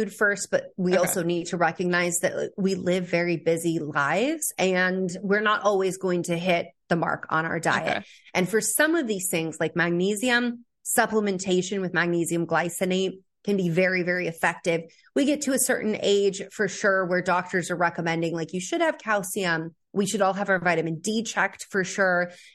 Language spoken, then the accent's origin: English; California, United States; I grew up in California. I'm like, somebody should have like definitely kept me out of the sun more.